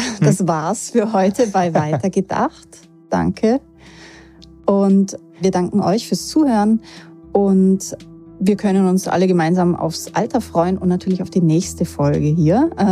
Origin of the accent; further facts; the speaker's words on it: Germany; now in Austria; ich bin ja ursprünglich aus Deutschland